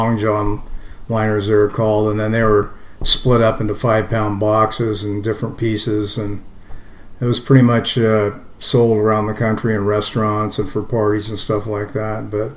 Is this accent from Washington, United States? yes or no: yes; Olympia, Washington, United States; also born or lived in Seattle / Bellingham; I was born in Seattle, Washington. I ended up growing up in Olympia most of the time, graduated from high school down there. And then I went to college up in Bellingham at Western.